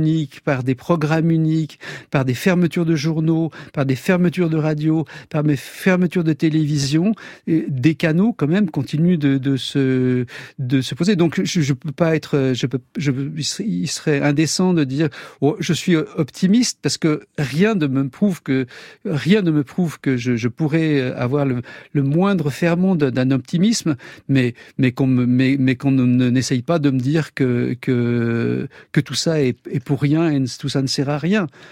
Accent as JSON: {"language": "French", "country": "Switzerland", "said": "je viens de Suisse."}